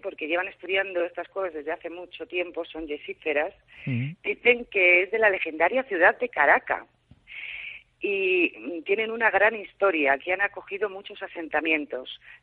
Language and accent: Spanish; Community of Madrid, Spain; pero concretamente de mi pueblo, que es de lo que yo ya más conozco, te puedo decir que puedes ir a visitar el Risco de las Cuevas